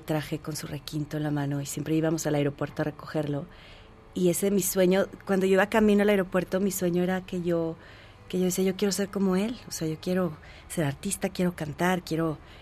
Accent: Chihuahua, Mexico; now in Mexico City, Mexico; cuando estaba yo estudiando la prepa, estábamos en mi tierra, ¿no? En Chihuahua

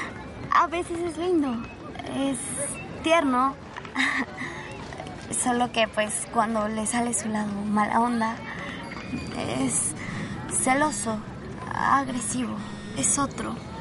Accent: Spain; Soy española.

